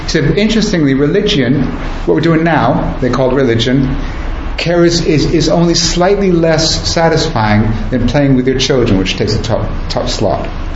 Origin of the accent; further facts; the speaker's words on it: United States; moved away; And I came from the United States, and we also had, you know, very legalistic sense of rules